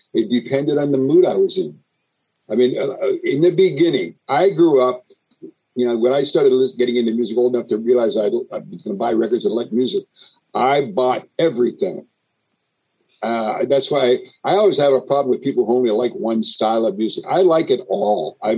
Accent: East Coast, United States; You see, I grew up on the East Coast primarily.

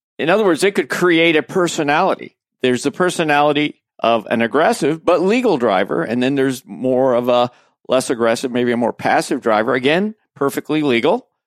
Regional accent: Midwest, United States; So I grew up in the Midwest, lots of four-way stops.

